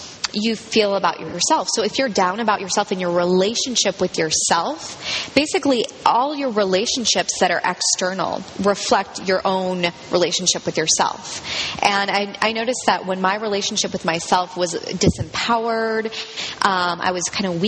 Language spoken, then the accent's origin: English; Berkeley, California, United States; And I'm basically hailing from the Bay Area, from Berkeley